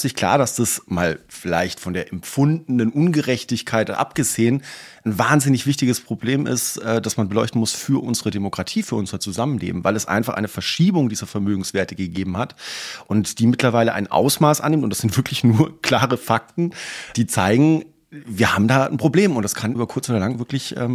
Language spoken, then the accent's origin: German; Baden-Württemberg, Germany; born there; Ich bin in Baden-Württemberg geboren.